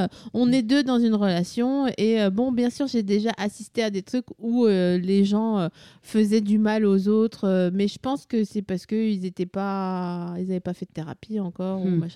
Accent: eastern France, France; j'ai 39 ans et demi, là, et je l'ai rencontré il y a un an et demi. Bon, t'as compris. Je viens de l'Est de la France

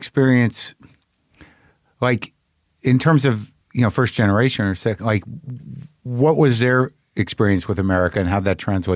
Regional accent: Albuquerque, New Mexico, United States; I grew up in Albuquerque and there was some there.

